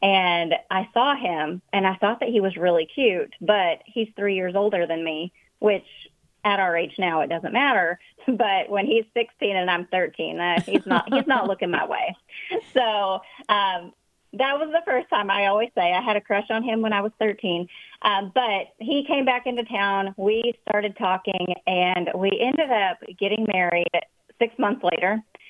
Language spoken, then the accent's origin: English; Little Spinette, Texas, United States; moved away as an adult; I moved from Little Spinette, Texas, where I had lived my whole life. We didn't have a stoplight. We had a blinking light in Spinette.